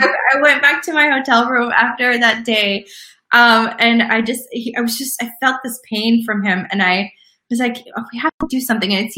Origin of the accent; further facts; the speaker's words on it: New York, United States; I always figured that finance was the right thing to do. Being a New Yorker, that's where the money is, that's where the excitement is.